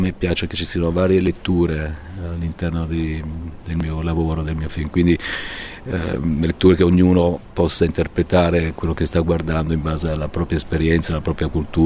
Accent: Pompei, Campania, Italy; io sono cresciuto lì a Pompei

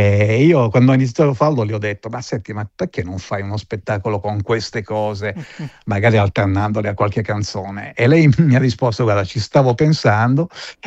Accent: Balzola, Piedmont, Italy; è il paese dove sono nato, quindi figurati

